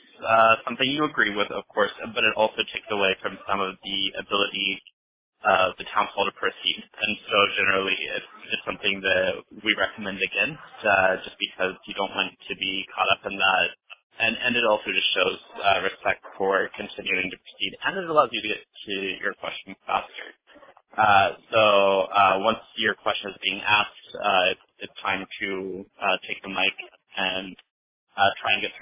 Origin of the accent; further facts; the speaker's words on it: Arizona, United States; from Arizona.